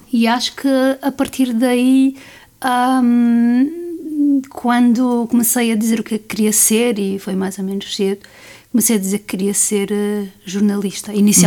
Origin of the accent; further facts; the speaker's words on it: Madeira, Portugal; Eu cresci na Madeira rural, numa família de classe média baixa